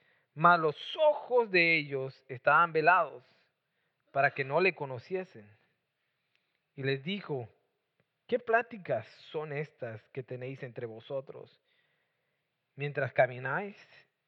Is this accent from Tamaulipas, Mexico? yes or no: yes; Tampico, Tamaulipas, Mexico; born there; yo también soy de Tampico. Y es ahí donde nací yo. Yo nací en la ciudad, ahí nada más nací, nada más, ya después me trajeron, pero nací en Tampico, Tamaulipas.